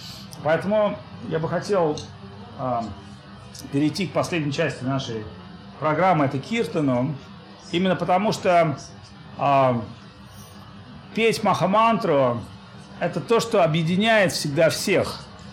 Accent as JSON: {"language": "Russian", "region": "Saint Petersburg", "country": "Russia", "said": "Я сам из Петербурга, там очень облачных много дней."}